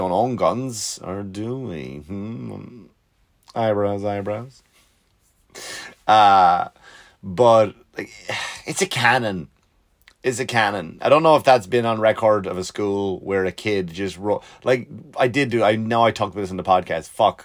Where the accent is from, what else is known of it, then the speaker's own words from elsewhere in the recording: Ireland; Because here's the thing, like, I'm from Ireland, right?